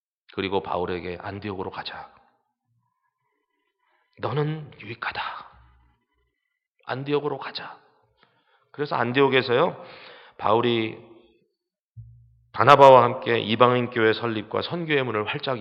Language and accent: Korean; South Korea; 역시 저도 한국 사람이에요.